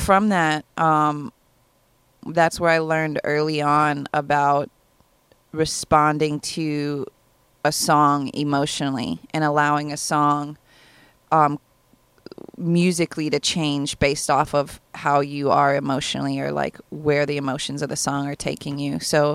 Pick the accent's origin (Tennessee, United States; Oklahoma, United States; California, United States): Tennessee, United States; also born or lived in Knoxville; now in Minneapolis, United States; Yeah, I grew up in Northwest Tennessee in a small town, even smaller than Duluth, a little country town with a couple stoplights and a super Walmart.